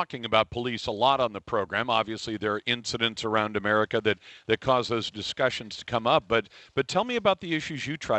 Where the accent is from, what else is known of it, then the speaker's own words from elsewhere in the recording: United States; Am I not, as an American, disenfranchised